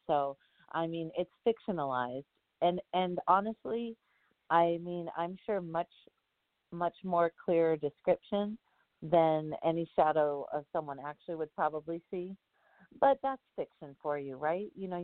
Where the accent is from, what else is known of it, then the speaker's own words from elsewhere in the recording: Bellingham, Washington, United States; I grew up in Bellingham, and we would always drive along Chuckanut Drive, and you see the water and the forest.